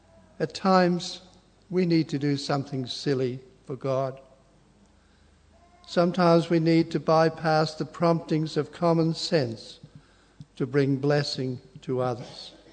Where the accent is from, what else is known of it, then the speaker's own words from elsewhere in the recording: Ireland; I was brought up in Ireland.